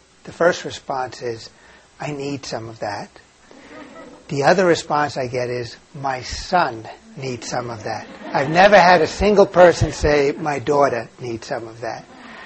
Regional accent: New York City, New York, United States; now in Montreal, Canada; Coming to Montreal as an American from New York City, I quickly made the resolution to learn French.

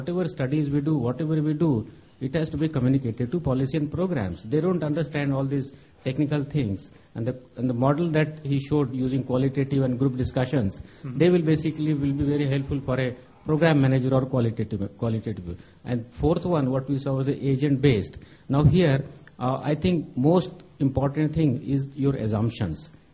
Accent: India; from India.

